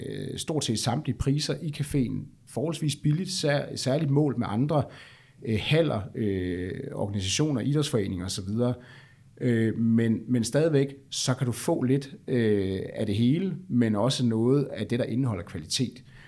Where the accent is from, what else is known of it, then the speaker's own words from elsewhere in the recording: Jutland, Denmark; nu er jeg jo også fra Jylland